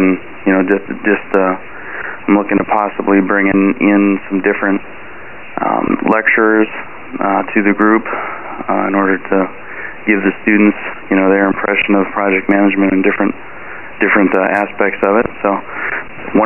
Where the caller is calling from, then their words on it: Sioux Falls, South Dakota, United States; I am from Sioux Falls, South Dakota, here in the U.S.